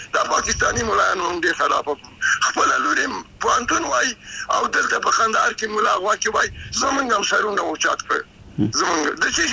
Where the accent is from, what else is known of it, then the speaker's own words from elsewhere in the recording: Afghanistan; زه افغان یم، نارینه خو ته هم د موږ افغان لورې صحیح ده